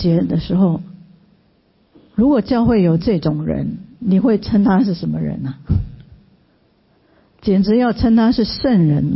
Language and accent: Chinese; Taiwan; 我们台湾人也看得见，对不对？